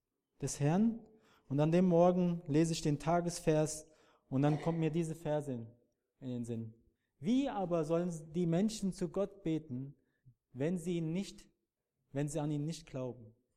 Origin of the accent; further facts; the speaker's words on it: Black Sea Region, Turkey; wo ich herkomme, ist oben an der Schwarzen Meer entgegen, da wo die Christen nicht willkommen sind, das Evangelium nicht verbreitet werden darf